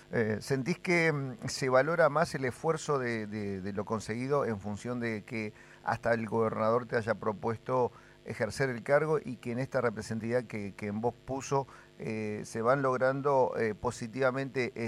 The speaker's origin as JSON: {"language": "Spanish", "town": "Puerto Madryn", "region": "Chubut", "country": "Argentina", "said": "muchos años hemos vivido, aquellos que somos de Puerto Madryn, permanentemente la piratería de la pesca en nuestras aguas"}